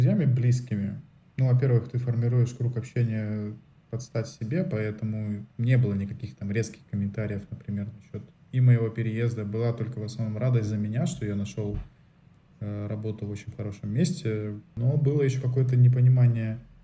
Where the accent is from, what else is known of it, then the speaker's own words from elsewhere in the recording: Saint Petersburg, Russia; moved away as an adult; потому что мы из Петербурга, второго такого города в мире нет. Грубо говоря, я из как бы Питера переехал в деревушку, как бы хорошо обустроенную, чистую, безопасную, но деревушку.